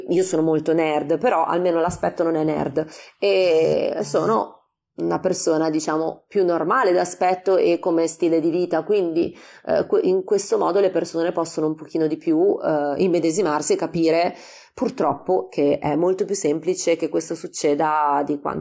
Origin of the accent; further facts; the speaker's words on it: Milan, Lombardy, Italy; io sono milanese e torno spesso a casa